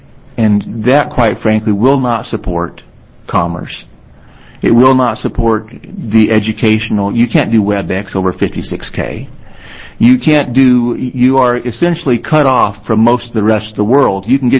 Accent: Elgin, Oregon, United States; than there is in my hometown of Elgin.

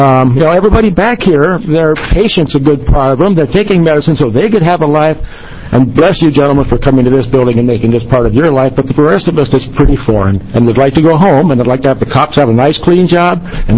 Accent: Williams, Oregon, United States; I'm from Williams, Oregon.

